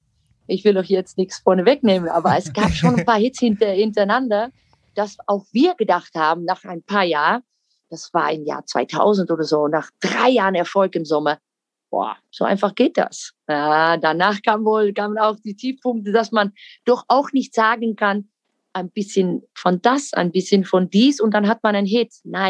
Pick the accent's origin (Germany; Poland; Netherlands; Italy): Netherlands; German is a second language; Ihr seid doch Deutsch, ich nicht. Ich bin Holländerin, ja.